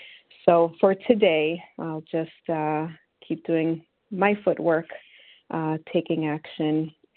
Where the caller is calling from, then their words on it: New York City, New York, United States; I'm calling from New York City.